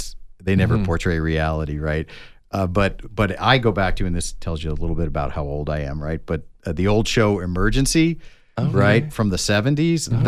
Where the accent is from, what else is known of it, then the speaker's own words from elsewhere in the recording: Albany, New York, United States; Albany. Albany, yeah. I grew up in the shadow of a fire station.